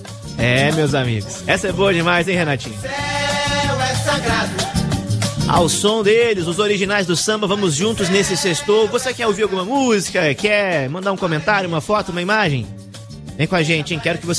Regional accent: Minas Gerais, Brazil; now in Rio de Janeiro, Brazil; Mas o meu sotaque é um pouquinho misturado, viu, Donato? Porque eu nasci em Minas. Nasci em Minas, me mudei para outras regiões de Minas. E aí vim pro Rio de Janeiro, tô aqui já... Vai fazer 4 anos

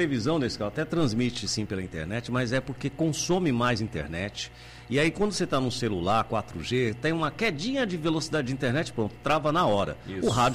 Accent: São Paulo, Brazil; also born or lived in Feira de Santana; Eu sou de São Paulo.

